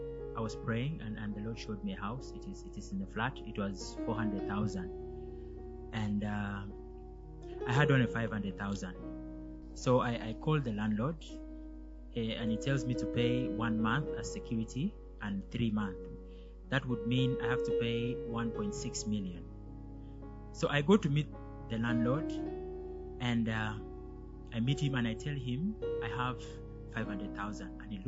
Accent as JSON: {"language": "English", "town": "Gulu", "region": "Northern Region", "country": "Uganda", "said": "I'm from Gulu."}